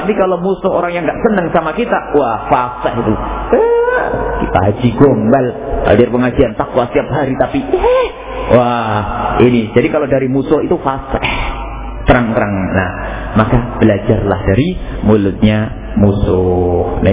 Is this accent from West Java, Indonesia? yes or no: no; East Java, Indonesia; Saya Jawa Timur. Jadi kalau ngomong Jawa Barat enggak enak di sini. Jawa Timur, karena kami Jawa Timur. Cuma sekarang sudah Jawa Barat KTP-nya sudah resmi Jawa.